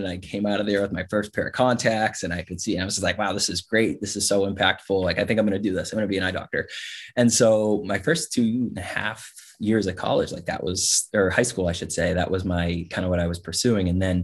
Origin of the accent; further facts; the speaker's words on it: Salem, New Hampshire, United States; I'm originally from Salem, New Hampshire.